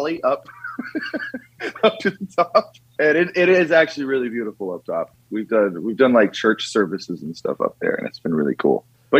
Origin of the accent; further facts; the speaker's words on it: McDonough, Georgia, United States; now in Mansfield, United States; where I live currently is Mansfield, with my wife and two dogs and baby on the way. But I grew up in McDonough as a child.